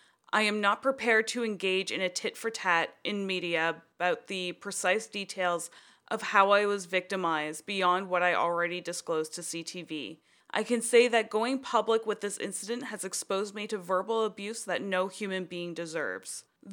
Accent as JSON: {"language": "English", "country": "Canada", "said": "As Canadian, I am saddened by the reactions of far too many people on social media."}